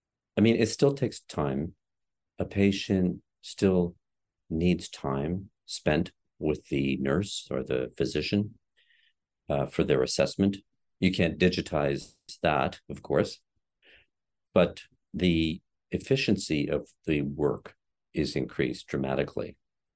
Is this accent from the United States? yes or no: no; Nova Scotia, Canada; also born or lived in Ontario; I'm originally from Nova Scotia, and I had my early medical training here. And I worked in Ontario for over 30 years